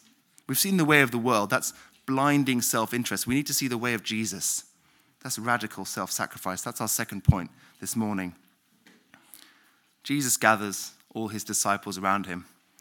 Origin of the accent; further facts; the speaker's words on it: Belgium; I grew up in Belgium, a Roman Catholic country where most people have no faith.